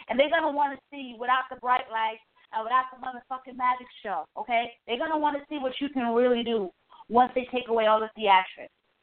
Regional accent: Brooklyn, New York, United States; I'm from Brooklyn. I'm more of a Walgreens type of chick.

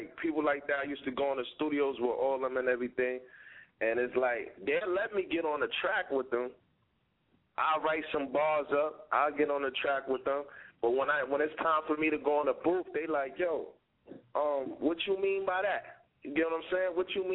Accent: New York City, New York, United States; I named it … just to let people know that I'm from the Rotten Apple. I'm from the city.

